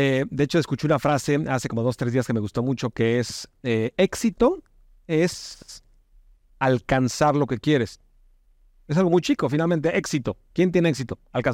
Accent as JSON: {"language": "Spanish", "country": "Mexico", "lives_now": "Spain", "said": "Yo soy originalmente de México. Imagino que te das cuenta con mi acento."}